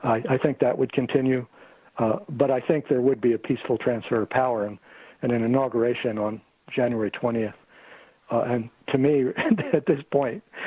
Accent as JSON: {"language": "English", "region": "Pennsylvania", "country": "United States", "tie": "born or raised there", "said": "And let's say it all comes down to my home state of Pennsylvania."}